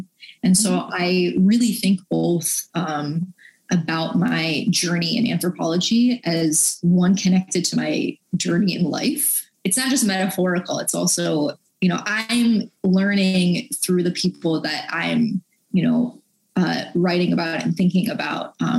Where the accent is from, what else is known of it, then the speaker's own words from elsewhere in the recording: Buffalo, New York, United States; Like I grew up Catholic in Buffalo, New York, and was really always captivated by the mystical